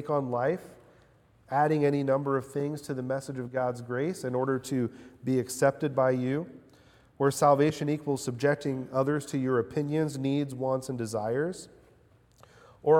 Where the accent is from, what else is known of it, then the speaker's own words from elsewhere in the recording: Mexico; I remember growing up in Mexico